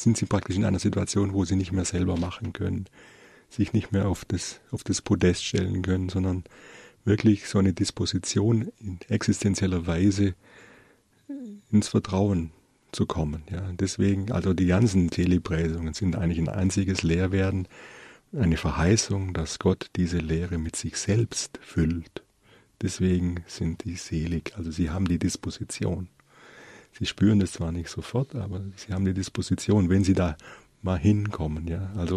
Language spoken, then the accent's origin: German; Ravensburg, Baden-Württemberg, Germany; Wir waren gerne hier in Ravensburg, meiner Heimatstadt.